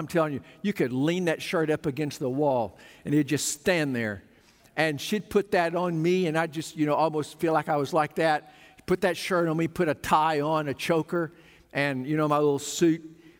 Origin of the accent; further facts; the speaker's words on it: Ralston, Arkansas, United States; Well, I remember growing up in South Arkansas, in Ralston